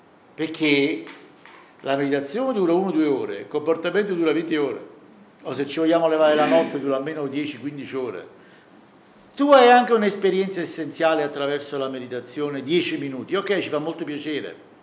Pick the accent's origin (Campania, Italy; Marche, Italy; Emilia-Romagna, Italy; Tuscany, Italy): Campania, Italy; Naples; Per esempio, io sono napoletano, Napoli c'è molto traffico, come voi sapete.